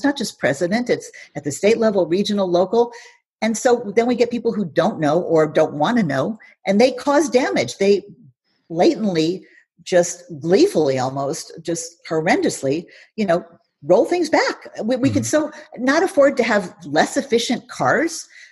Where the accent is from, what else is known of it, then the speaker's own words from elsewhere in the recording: California, United States; I'm from the Bay Area. We never had 80 mile an hour winds growing up there.